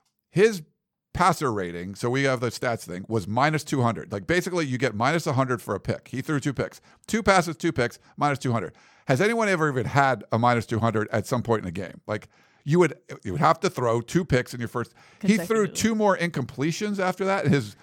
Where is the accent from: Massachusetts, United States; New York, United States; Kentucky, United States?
Massachusetts, United States; now in Los Angeles, United States; When I moved, I came here from Massachusetts. To L.A.